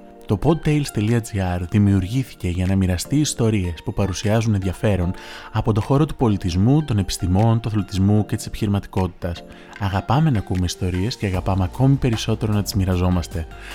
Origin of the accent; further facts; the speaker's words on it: Thessaloniki, Central Macedonia, Greece; born there; γεννήθηκα και εργάζομαι στη Θεσσαλονίκη.